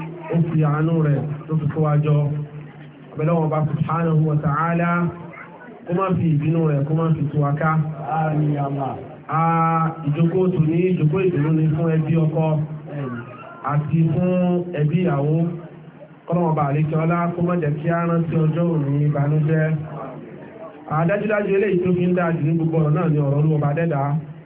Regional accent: Akure, Ondo, Nigeria; Èmi gẹ́gẹ́ bí ẹnìkan àkúrẹ́ ni mo ti wá síbí.

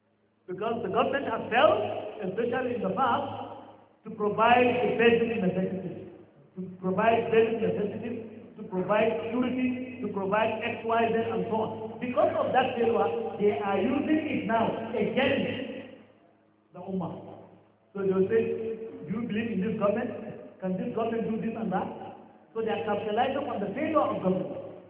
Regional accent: Zaria, Kaduna State, Nigeria; let me speak for Zaria, for example, since I'm from Zaria.

